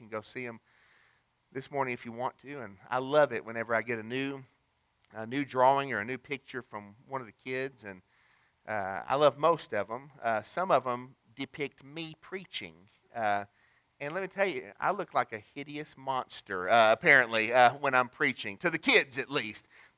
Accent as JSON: {"language": "English", "town": "East Ridge", "region": "Tennessee", "country": "United States", "tie": "born or raised there", "said": "I remember East Ridge, Tennessee, my hometown."}